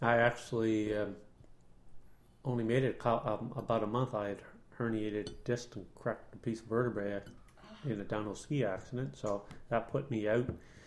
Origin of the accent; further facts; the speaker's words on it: Renforth, New Brunswick, Canada; mean, you know, we come from a small village. We're simple people from Renforth